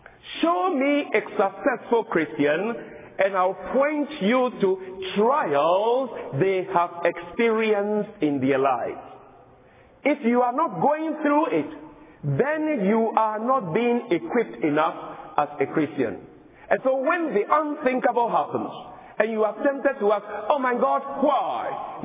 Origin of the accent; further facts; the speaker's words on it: Ghana; moved away; I come from Ghana originally. It used to be called the Gold Coast.